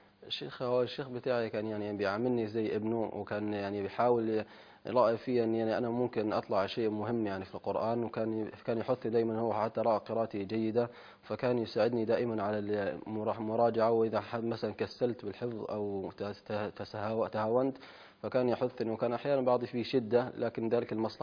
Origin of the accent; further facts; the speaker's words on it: Kuwait; born there; مصري الجنسية، من مواليد الكويت، وبدرس في جامعة الكويت تخصص تفسير وحديث، وحفظت القرآن يعني في سن العاشرة.